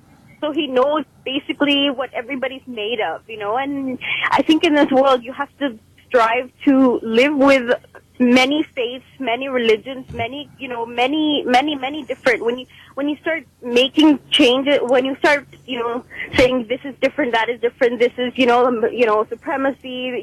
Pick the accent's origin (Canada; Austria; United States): Canada; born there; I believe in Sikhism. I believe in any culture. You know, I was born in Canada here.